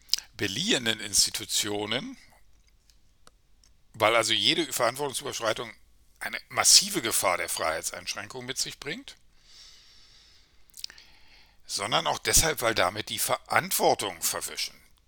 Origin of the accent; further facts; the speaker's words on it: Germany; in meinem Herkunftsland, in der Deutschen Demokratischen Republik